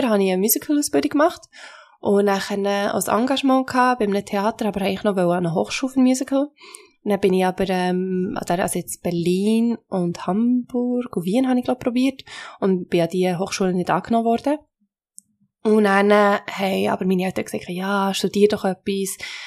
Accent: Switzerland; Ich bin Schweizerin, Italienerin, Madagassin

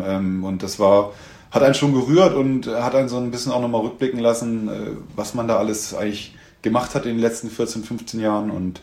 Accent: Henstedt-Ulzburg, Schleswig-Holstein, Germany; also born or lived in Hamburg; now in Bad Schwartau, Germany; ich bin halt irgendwie ein Kind des Nordens, in Hennstedt-Ulzburg aufgewachsen, in Hamburg gelebt, dann hier nach Schwartau gekommen

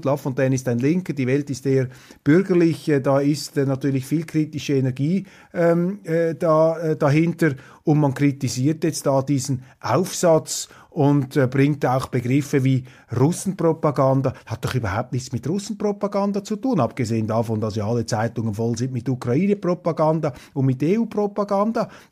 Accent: Switzerland; wofür ich übrigens als Schweizer sehr viel Verständnis habe

